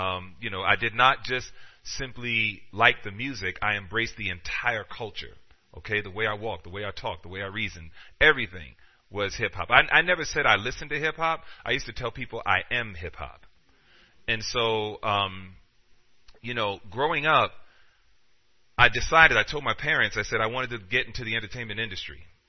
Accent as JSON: {"language": "English", "town": "Queens", "region": "New York", "country": "United States", "tie": "born or raised there", "said": "You know, growing up in Queens, New York, I grew up where hip-hop was birthed, okay?"}